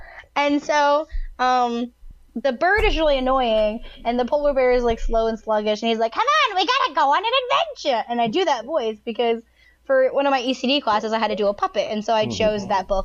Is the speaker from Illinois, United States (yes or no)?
no; Columbia, South Carolina, United States; I'm a teacher from Columbia, South Carolina.